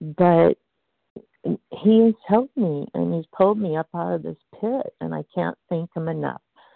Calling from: Washington, United States; calling from Washington State

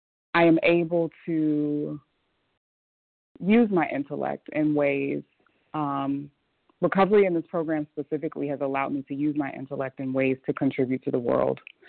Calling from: Philadelphia, Pennsylvania, United States; I'm in Philadelphia.

